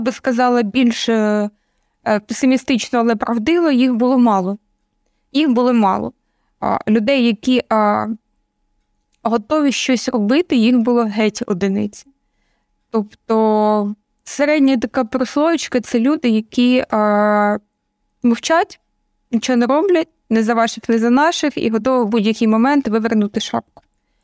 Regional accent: Donetsk Oblast, Ukraine; born there; Я народилася на Донеччині.

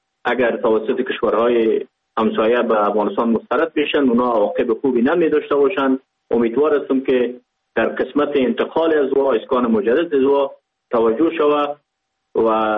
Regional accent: Pakistan; born or raised there

